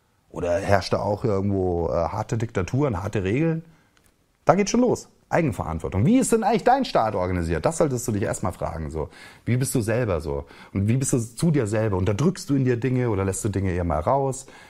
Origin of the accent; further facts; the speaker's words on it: Chemnitz, Saxony, Germany; Da, wo ich herkomme, in Chemnitz, das war das ehemalige Karl-Marx-Stadt, da ist noch das Karl-Marx-Monument.